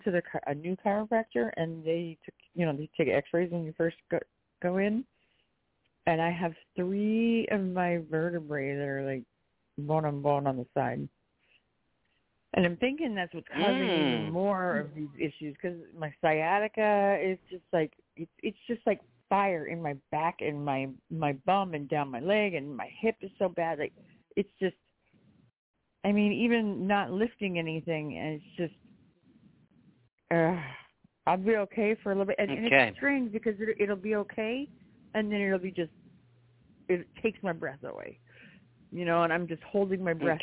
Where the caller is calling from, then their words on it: Texas, United States; in Texas.